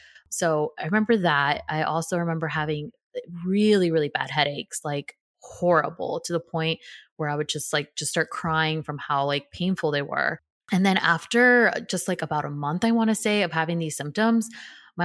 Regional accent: Tampa, Florida, United States; now in Austin, United States; Yeah, so I am 29, and I'm originally from Tampa, Florida, but currently living in Austin, Texas.

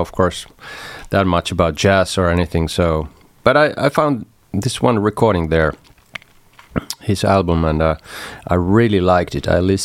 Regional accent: Kokkola, Central Ostrobothnia, Finland; I was living then in my hometown Kokkola, and there was this library.

